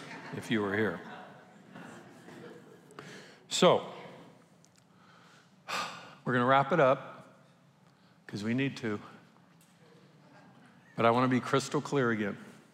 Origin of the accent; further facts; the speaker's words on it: United States; And I say that as an American, because we live in a great country.